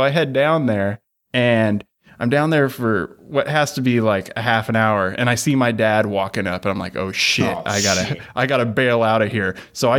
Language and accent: English; Fallujah, Anbar, Iraq; growing up in Fallujah from that point forward. There was no laws.